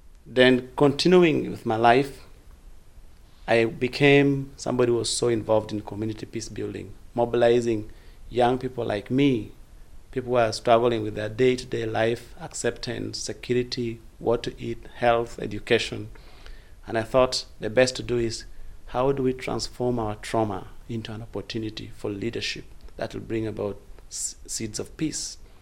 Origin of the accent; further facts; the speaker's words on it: Lira, Northern Region, Uganda; English is a second language; I was born in the northern part of Uganda in the district called Lira. And as a child, I was born in the community of conflict. I was born in war. I grew up in war.